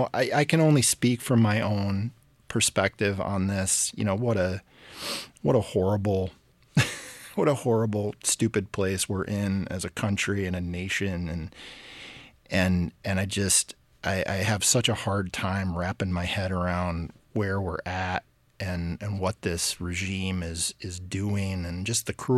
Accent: Coral, Michigan, United States; I grew up in Michigan. I grew up in Montcalm County, which is the dead center of the mitten, about 55 miles northeast of Grand Rapids, outside of a little community called Coral, little farming community

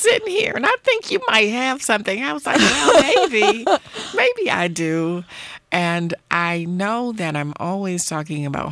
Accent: Washington, District of Columbia, United States; is like the D.C. go-go, and you know, it's just a nod to my hometown.

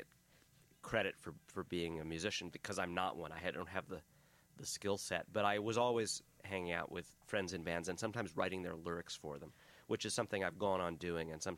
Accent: New York City, New York, United States; born there; I was born in Manhattan. my parents were living in Soho before it was a place where people were really supposed to live. They were in an illegal loft

